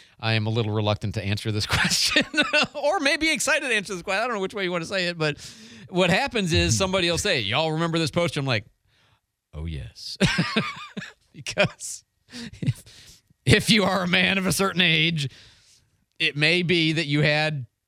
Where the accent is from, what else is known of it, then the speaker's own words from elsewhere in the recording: Detroit, Michigan, United States; I was raised in Detroit. That just makes me.